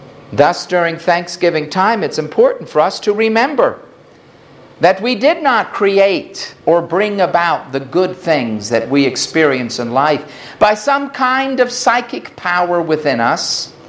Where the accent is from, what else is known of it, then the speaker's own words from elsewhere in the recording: New York City, New York, United States; Since I come from New York City